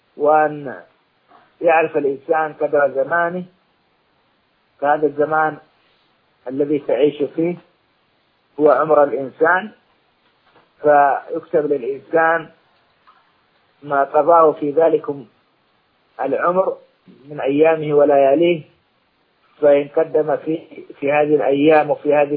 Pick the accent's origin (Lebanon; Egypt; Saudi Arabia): Saudi Arabia; عندنا في المملكة العربية السعودية